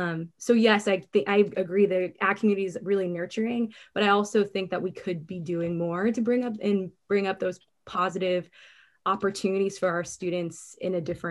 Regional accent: Lodi, California, United States; I grew up in Lodi, California, wine grapes, cows, almonds, cherries, a lot of orchards, you name it.

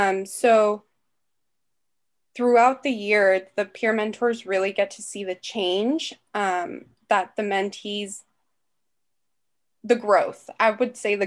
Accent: Half Moon Bay, California, United States; so I'm from Half Moon Bay. It's a little small town in the Bay Area.

